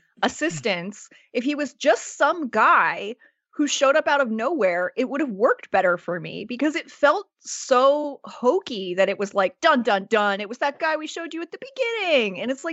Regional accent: New Jersey, United States; I know this because I am also from Union County, by the way. Born in the same hospital as Meryl Streep.

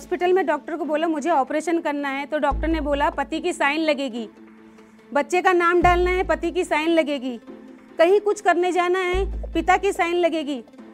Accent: Uttar Pradesh, India; born there; मेरा जन्म 1982 में उत्तर प्रदेश में हुआ था।

